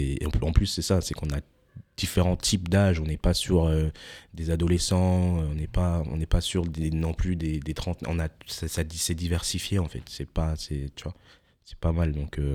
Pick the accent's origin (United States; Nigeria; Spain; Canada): United States; now in France; depuis que je suis assez jeune, en fait, j'ai grandi aux États-Unis.